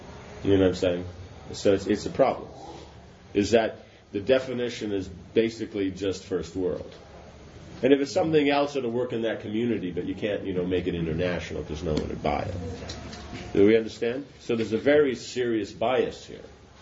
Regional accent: United States; and, you know, I'm American, so it means the whole of America

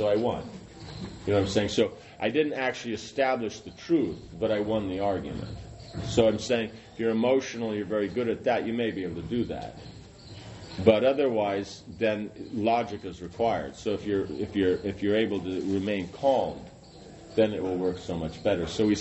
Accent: Varanasi, Uttar Pradesh, India; you know, you guys are here, but I'm from Varanasi

